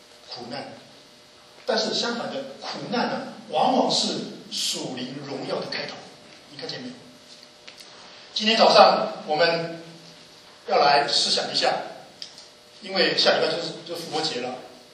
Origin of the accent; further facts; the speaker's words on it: Taiwan; moved away as an adult; now in United States; 我的证书我还在的，我从台湾搬来美国